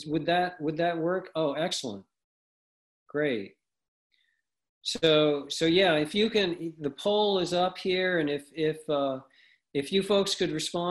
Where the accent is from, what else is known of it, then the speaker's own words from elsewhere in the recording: Talent, Oregon, United States; I live in Southern Oregon in the United States, and in fact, you may have seen my hometown of Talent in the news a month ago